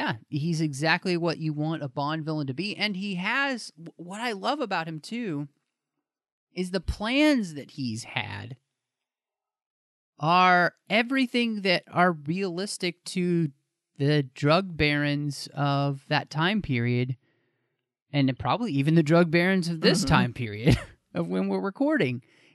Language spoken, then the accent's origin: English; Dallas, Texas, United States; I grew up in Dallas, right